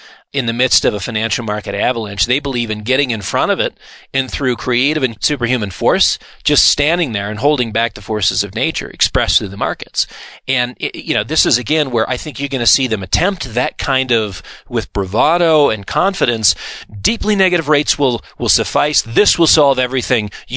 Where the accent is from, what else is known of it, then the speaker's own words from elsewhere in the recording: Colorado, United States; I mean, growing up in Colorado as a boy, you know, I always imagined, well, if there's an avalanche, I'll jump behind a big tree.